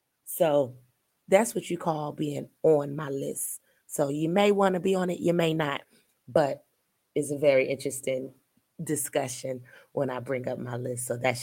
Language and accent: English; Indiana, United States; also born or lived in Chicago / Pennsylvania; now in Atlanta, United States; I'm from Chicago. I was raised in Indiana. I was born in Pennsylvania, but I've moved around a lot.